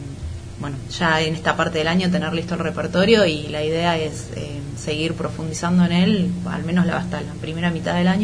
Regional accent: Mar del Plata, Buenos Aires Province, Argentina; now in Buenos Aires, Argentina; yo soy de Mar del Plata, pero hace unos años vivo en Buenos Aires.

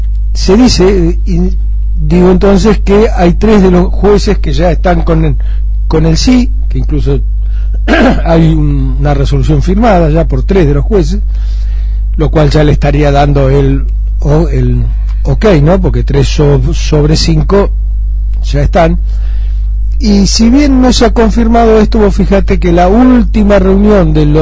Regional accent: Buenos Aires Province, Argentina; Como bonaerense me pone muy contento

